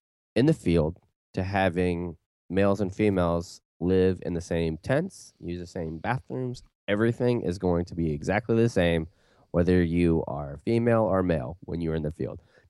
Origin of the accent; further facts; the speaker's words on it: United States; I was like, "I'm walking because I'm an American."